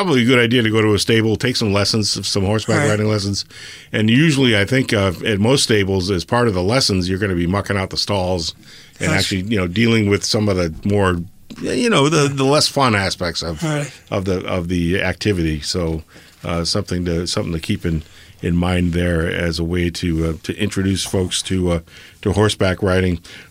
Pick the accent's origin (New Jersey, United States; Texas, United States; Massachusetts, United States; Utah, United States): Massachusetts, United States; Boston; I grew up down in the Boston area, and this is back in the 70s